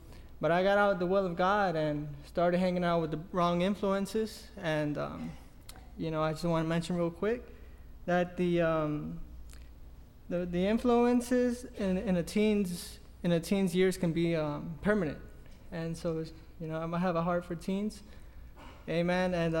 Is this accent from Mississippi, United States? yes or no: no; Fort Pierce, Florida, United States; But Brother Mojica, he came down to start Spanish services on Saturday back in my hometown, Fort Pierce.